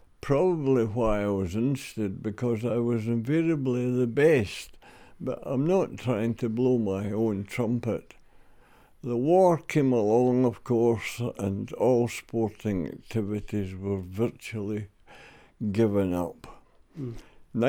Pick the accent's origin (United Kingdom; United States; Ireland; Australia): United Kingdom; Bonnybridge, Scotland; born there; I was born in Bonnybridge.